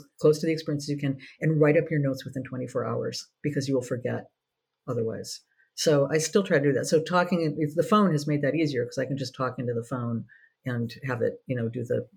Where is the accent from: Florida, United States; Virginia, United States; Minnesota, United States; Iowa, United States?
Minnesota, United States; But I went to New York because I'm from Minnesota, and I went to New York because I had done an internship with an editor at Ms. Magazine